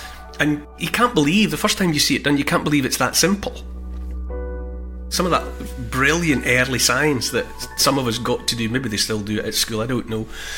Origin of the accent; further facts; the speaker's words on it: Dumfries, Scotland, United Kingdom; When I grew up in Dumfries, and there was a camera obscura in Dumfries